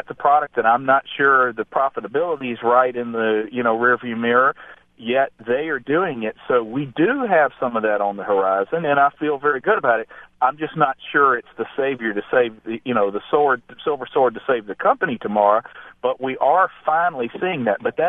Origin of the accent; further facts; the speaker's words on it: United States; I'm an American. I'm pulling for them.